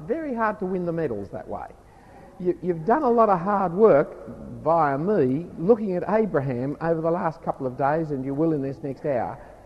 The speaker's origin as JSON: {"language": "English", "country": "Australia", "said": "The Australian culture is profoundly evil. And yet I'm an Australian."}